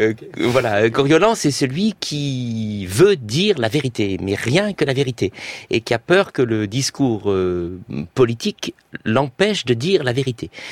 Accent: France; first language French; Moi, je suis français, absolument français, pas de doute, je parle français, ma langue c'est le français.

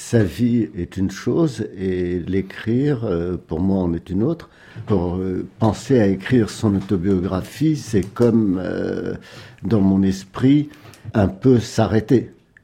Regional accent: Tala, Kasserine Governorate, Tunisia; born there; Je suis né en Tunisie, mais je ne suis pas né à Tunis, je suis né à Tala, c'est une ville qui est près du Kef, qui est dans les montagnes en Tunisie, à la limite de la Tunisie avec la frontière avec l'Algérie.

